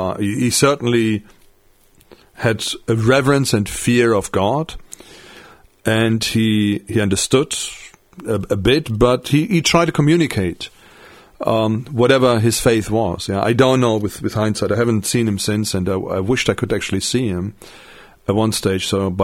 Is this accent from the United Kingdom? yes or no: no; Paderborn, North Rhine-Westphalia, Germany; I sort of remember sort of going down Paderborn, where, you know, downtown, where my hometown is, and obviously now I'm just a visitor.